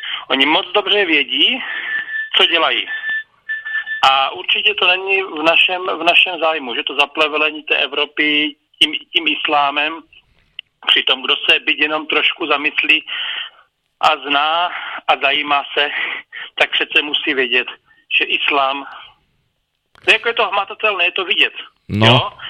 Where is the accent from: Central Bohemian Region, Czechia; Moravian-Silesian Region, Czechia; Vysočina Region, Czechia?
Moravian-Silesian Region, Czechia; Hrabyně; já jsem z Moravy, z Hrabině, u Opavy